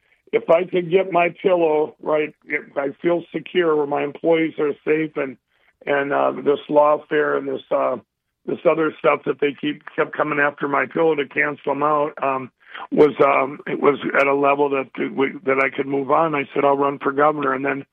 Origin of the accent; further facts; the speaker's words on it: Minnesota, United States; I grew up and born and raised in Minnesota, and I've had business there.